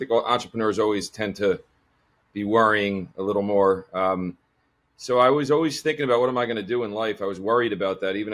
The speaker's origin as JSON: {"language": "English", "town": "Franklin Lakes", "region": "New Jersey", "country": "United States", "tie": "born or raised there", "said": "I grew up in Franklin Lakes, New Jersey, played a lot of sports. That was kind of my focus."}